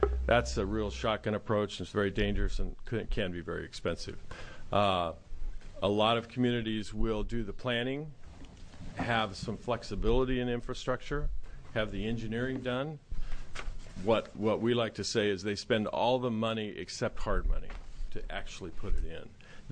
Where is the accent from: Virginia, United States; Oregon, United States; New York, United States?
Oregon, United States; Baker City; So it's difficult on rural Oregon, and I don't know what the solution is. I grew up in Baker, and it's a long ways from the valley, and it's a long ways from the valley.